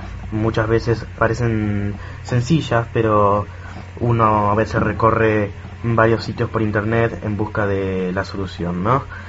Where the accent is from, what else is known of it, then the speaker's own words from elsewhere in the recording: Buenos Aires, Argentina; soy de Buenos Aires, Argentina.